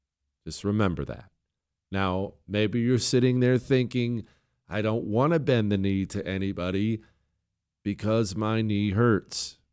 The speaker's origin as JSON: {"language": "English", "country": "United States", "said": "I'm thrilled because I'm an American."}